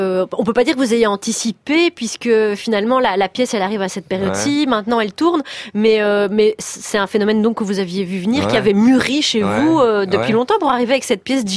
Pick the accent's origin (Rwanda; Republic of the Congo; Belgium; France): Belgium; nous sommes Belges.